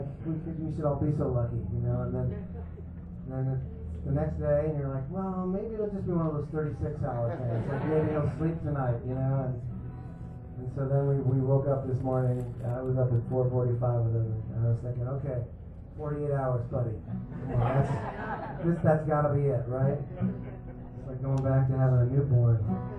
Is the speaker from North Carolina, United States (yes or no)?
no; Boston, Massachusetts, United States; said, where am I from? I'm from Boston.